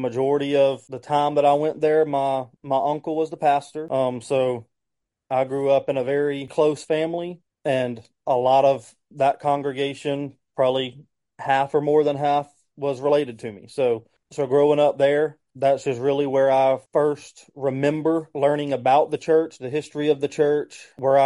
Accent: Vancleave, Mississippi, United States; also born or lived in Pascagoula; So I grew up in the South Mississippi area, originally in Pascagoula is where I was born and where I was for the first part of my childhood. Then I moved up to Van Cleve after Hurricane Katrina. So that's where I grew up

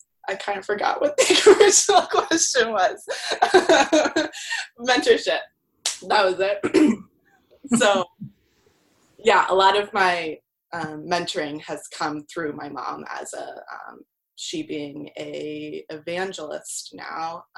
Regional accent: Iowa, United States; also born or lived in Florida; I was born in Florida and baptized there, and then immediately after that we moved to Iowa, but to Northwest Iowa.

